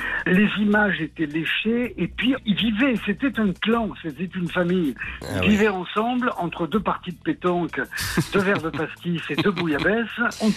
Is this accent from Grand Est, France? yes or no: no; Aubagne, Provence-Alpes-Côte d'Azur, France; quand ils sont venus tourner chez nous, chez moi, à Aubagne, justement